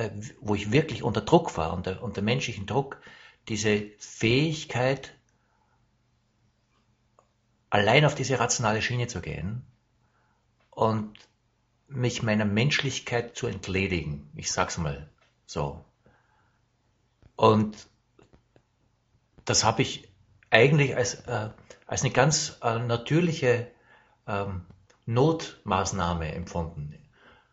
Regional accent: Germany; sage ich mal, ich bin Deutscher.

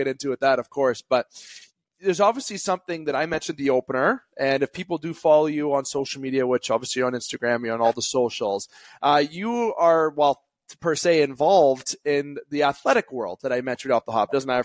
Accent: Canada; I'm a Canadian boy.

